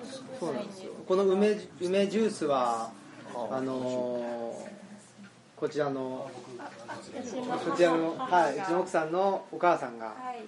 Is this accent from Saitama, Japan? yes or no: yes; Saitama, Japan; 僕は埼玉ですし